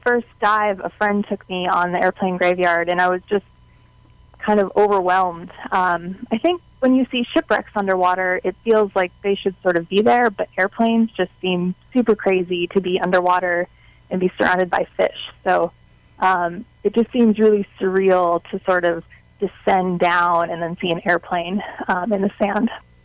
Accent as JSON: {"language": "English", "region": "Wisconsin", "country": "United States", "tie": "born or raised there", "said": "I grew up in Wisconsin, but I had relatives who lived in Hawaii and also in Florida"}